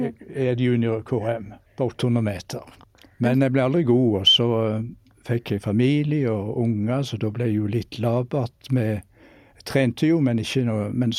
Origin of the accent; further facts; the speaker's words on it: Sokndal, Rogaland, Norway; Ja, da tror jeg faktisk jeg vil gå tilbake helt til barndommen i Sokndal, der jeg vokste opp en fjellgard, vegløse sådan